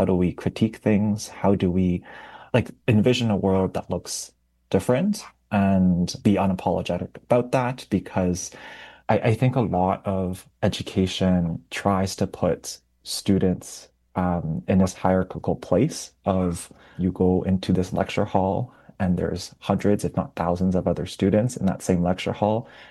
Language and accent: English; Ontario, Canada; growing up in Southwestern Ontario as someone who's benefited from things like Canadian citizenship